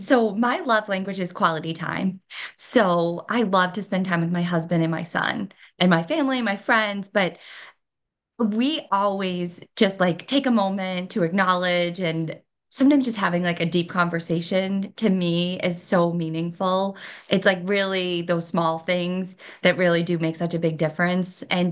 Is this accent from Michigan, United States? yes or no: no; Massachusetts, United States; now in Boston, United States; I grew up in Massachusetts. So I live in Boston now, and I grew up in a small town right outside Massachusetts, right outside Boston.